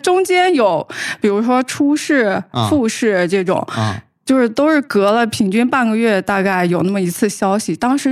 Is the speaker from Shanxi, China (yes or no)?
no; Xuzhou, Jiangsu, China; 我家是江苏徐州的。